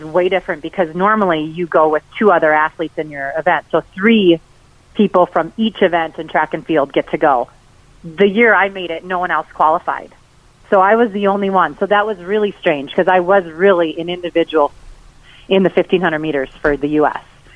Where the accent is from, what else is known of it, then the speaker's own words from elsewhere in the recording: Dawson, Minnesota, United States; I grew up in Dawson, Minnesota, rural Minnesota, and they put us in everything